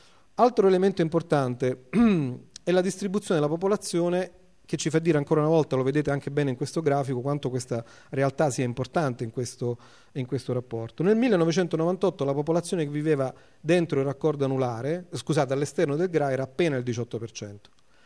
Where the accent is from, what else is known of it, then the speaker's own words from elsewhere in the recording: Orte, Lazio, Italy; quando io dico che vengo da Orte, perché Orte è uno dei comuni che cresce, Roma-Orte sono 89 chilometri